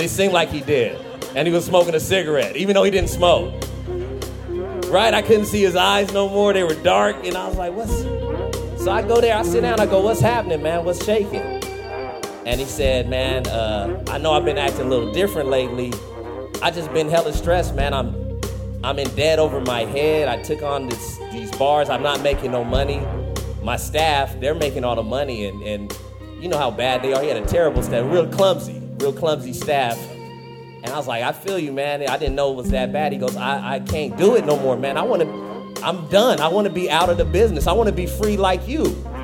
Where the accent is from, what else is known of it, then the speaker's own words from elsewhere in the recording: Fresno, California, United States; Like, I'm from, not in my town, I'm from Fresno.